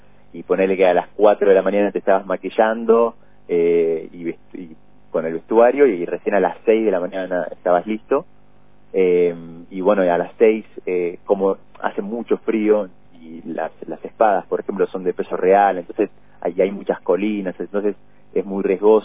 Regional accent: Zárate, Buenos Aires Province, Argentina; o que yo veía inalcanzable desde mi adolescencia en Zárate, jamás lo hubiese imaginado.

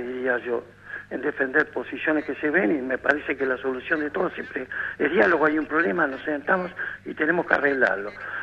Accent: Tierra del Fuego, Argentina; los que somos acá, que somos Fueguino

